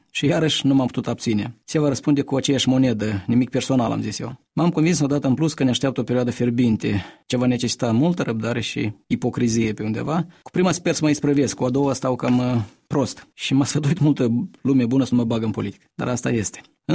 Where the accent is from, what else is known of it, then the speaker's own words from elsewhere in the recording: Mingir, Hîncești District, Moldova; cu ce mă duc la primul sunet din satul meu de Baștină